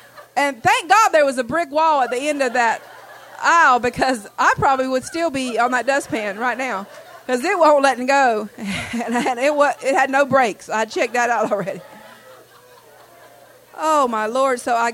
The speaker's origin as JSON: {"language": "English", "region": "North Carolina", "country": "United States", "said": "I'm from the East Coast in North Carolina."}